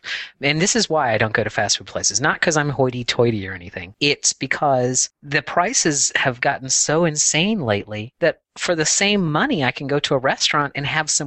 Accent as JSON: {"language": "English", "region": "Florida", "country": "United States", "said": "I'm from Florida. We're never out of season on flip-flops."}